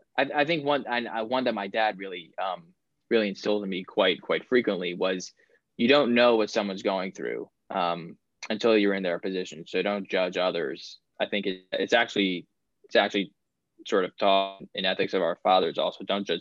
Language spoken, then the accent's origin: English; New York, United States; there was the team that I was playing on that practiced downtown in New York. I'm from New York.